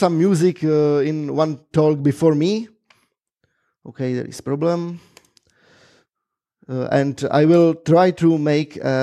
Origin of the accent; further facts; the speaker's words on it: Czechia; I came from Communist Czech, so the red is great.